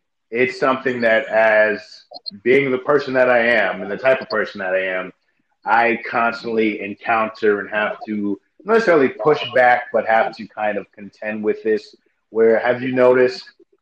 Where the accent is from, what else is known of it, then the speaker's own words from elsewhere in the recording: United States; born there; I identify as an American more than anything. Not necessarily, America, but like, I was born in America. This is where I live.